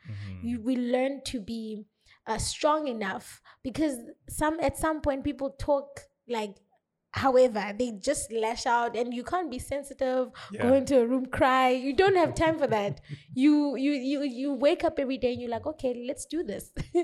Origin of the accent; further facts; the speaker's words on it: Eastern Cape, South Africa; now in Cape Town, South Africa; I'm from the Eastern Cape, small town called Itimbaza. I studied in Adelaide Gymnasium Technical High School.